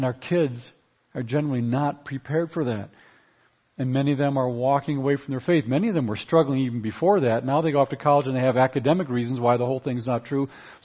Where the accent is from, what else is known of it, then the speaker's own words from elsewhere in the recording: Wisconsin, United States; But I did mention that I'm from Wisconsin. It's a real state. We love our cheese and our Packers